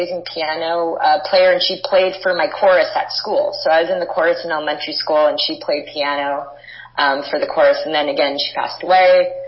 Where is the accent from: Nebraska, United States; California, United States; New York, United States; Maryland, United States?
California, United States; Los Angeles; I'm from Hollywood in Los Angeles, California.